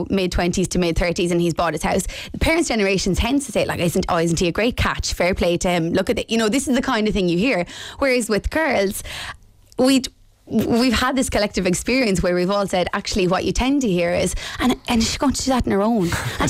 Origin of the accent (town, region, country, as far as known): Lissycasey, Munster, Ireland